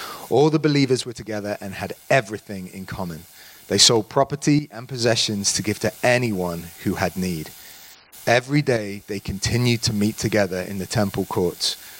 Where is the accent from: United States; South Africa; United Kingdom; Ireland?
United Kingdom; England; I'm obviously English.